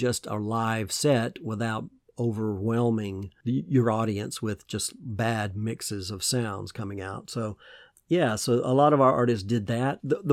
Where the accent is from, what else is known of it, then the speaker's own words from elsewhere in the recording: Georgia, United States; I used to go to drive-in movie theaters in my hometown in Georgia with my parents, and I was very, very little.